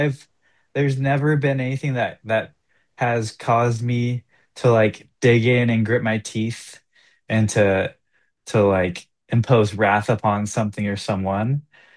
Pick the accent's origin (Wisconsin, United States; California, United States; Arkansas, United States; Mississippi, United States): California, United States; Malibu; growing up in Malibu, it's like there's no real struggle